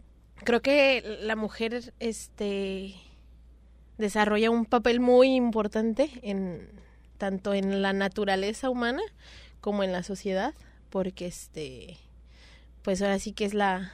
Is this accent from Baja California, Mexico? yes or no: no; Acámbaro, Guanajuato, Mexico; now in Puerto Vallarta, Mexico; soy originaria de Acámbaro, Guanajuato. Y pues tengo aquí en Puerto Vallarta viviendo alrededor de 10 años ya.